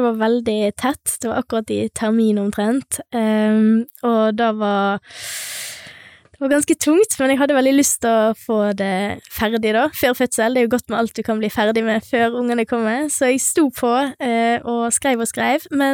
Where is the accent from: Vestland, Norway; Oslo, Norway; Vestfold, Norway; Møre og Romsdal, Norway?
Vestland, Norway; Tysnes; Vi var både ute på Tysnes, på gården der jeg kommer fra.